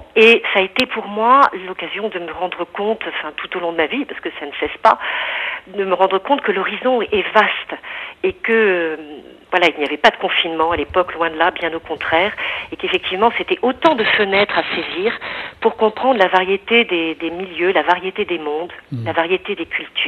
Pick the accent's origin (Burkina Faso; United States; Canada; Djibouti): Djibouti; Oui, je suis née à Djibouti, sur vraiment un territoire assez petit, dans des conditions pittoresques